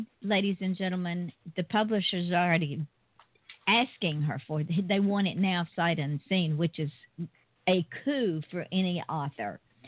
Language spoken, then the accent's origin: English; Georgia, United States; Now, Central Florida to me is like my home state of Georgia.